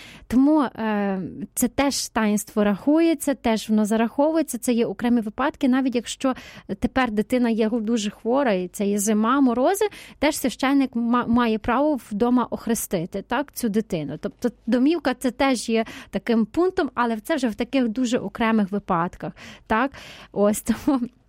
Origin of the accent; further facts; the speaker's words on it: Ternopil, Ternopil Oblast, Ukraine; я з Тернополя, із парафії, з катедри